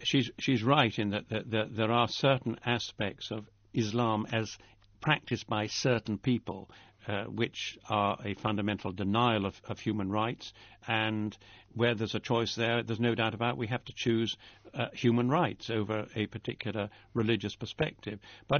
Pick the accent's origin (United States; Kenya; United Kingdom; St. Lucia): United Kingdom; Wales; For instance, I regard myself as Welsh, but a British citizen, a Christian by religion, and a European by culture.